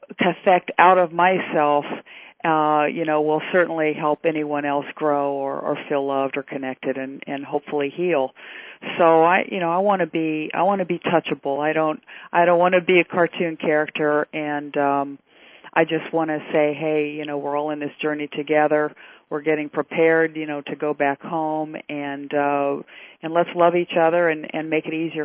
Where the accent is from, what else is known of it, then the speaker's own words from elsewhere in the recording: Norman, Oklahoma, United States; born there; also born or lived in Tulsa / Kansas City / Beaumont; Well, I was raised in, I was born in Norman, yeah, Oklahoma. And my dad was an attorney, so we moved to quite a few different places.